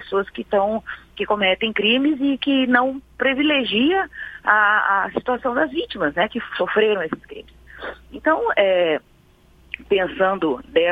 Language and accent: Portuguese; Mato Grosso, Brazil; bom dia aí para os ouvintes de Mato Grosso, que você acabou de citar na minha terra.